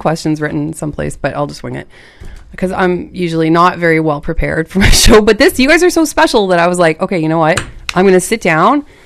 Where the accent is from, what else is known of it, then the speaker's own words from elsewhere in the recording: Vancouver, British Columbia, Canada; I'm from East Van too, but I'm like far East Van, like East 27th and like Rupert area.